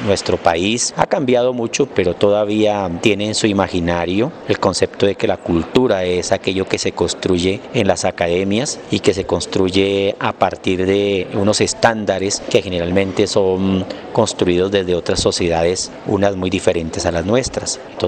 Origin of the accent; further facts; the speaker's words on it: Colombia; lo que somos como colombianos no está determinado